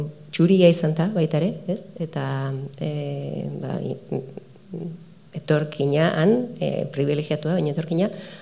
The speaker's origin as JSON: {"language": "Basque", "town": "Oiartzun", "region": "Basque Country", "country": "Spain", "also_born_or_lived": "Canada", "said": "euskalduna naiz, oihartzuara naiz"}